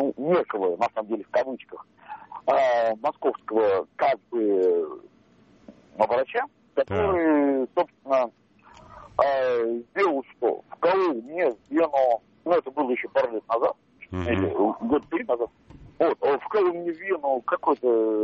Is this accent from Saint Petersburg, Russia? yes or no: no; Tula, Tula Oblast, Russia; Я из Тулы, в принципе. Мне 26 лет, в принципе, уже не ребенок.